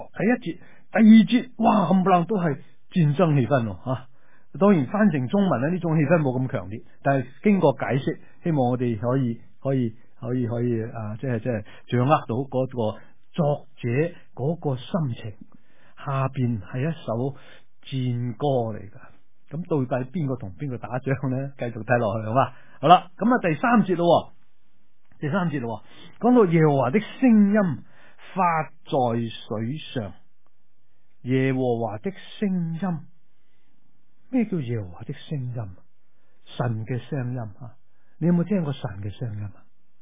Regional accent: China; 我哋中国人咧一听到打雷咧就会讲乜嘢？雷公

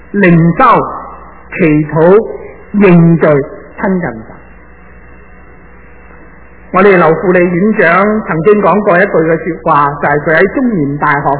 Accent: China; 合乎中道的意思就是说中庸之道，我们中国人中庸之道是最好的。

